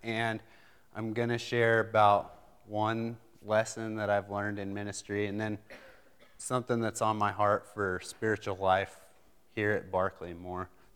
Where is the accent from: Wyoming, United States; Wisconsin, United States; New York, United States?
Wyoming, United States; Rock Springs; I grew up in Rock Springs, Wyoming, and I just graduated in May of 06.